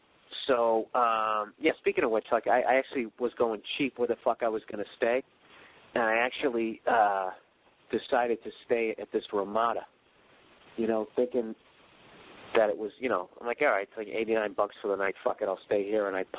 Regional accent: East Coast, United States; And in defense of myself, I am from the East Coast.

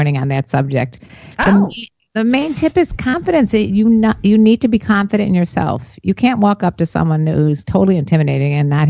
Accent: Northbrook, Illinois, United States; We're North Shore, lived in Northbrook most of Cam was born in Northbrook. I've been in Chicago area in and out of the north suburbs since I was 1 year old.

